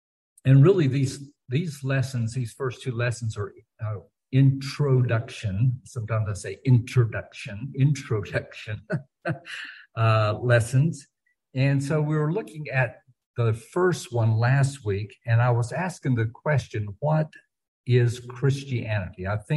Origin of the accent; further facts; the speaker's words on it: Alabama, United States; born there; also born or lived in New Zealand / Fiji / North Dakota / Arkansas; I was born in Alabama, but I lived in New Zealand and Fiji and North Dakota and Arkansas.